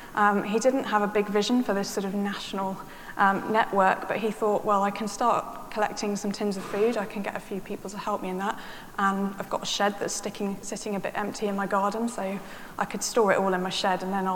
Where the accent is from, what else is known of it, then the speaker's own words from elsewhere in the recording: Salisbury, South West England, United Kingdom; The food bank actually started in my hometown of Salisbury